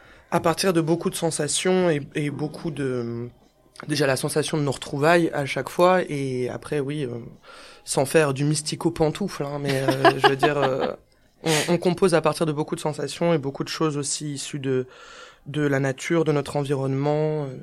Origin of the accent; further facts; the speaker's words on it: Grand Est, France; now in Liège, Belgium; On vient tous de Nancy ou d'Épinal, donc de la région. Maintenant, Paul est à Strasbourg, Swan est en Allemagne, Charlène, la vraie, elle reste à Épinal, et moi en Belgique, à Liège.